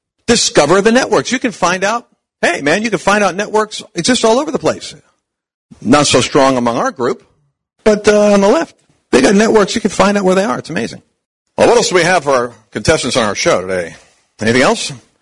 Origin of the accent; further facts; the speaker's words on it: Oyster Bay, New York, United States; born there; also born or lived in Long Island; I used to live there, Long Island. I was born in Oyster Bay